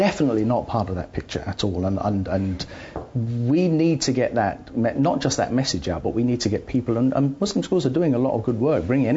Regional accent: London, United Kingdom; I'm a Londoner. My grandparents and grandparents are Londoners. And the world we live in now doesn't bear any resemblance to the world that I was born and brought up in the 50s.

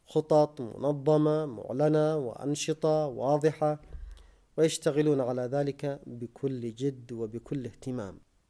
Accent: Yemen; وهذا ما حصل عندنا في اليمن عندما اتجه شعبنا على هذا الأساس

